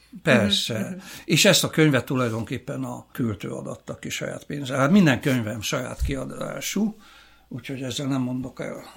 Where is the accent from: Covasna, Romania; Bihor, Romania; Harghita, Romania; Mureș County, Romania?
Bihor, Romania; Oradea; de én is nagyon büszke vagyok arra, hogy bihari gyerek vagyok, és Nagyváradon születtem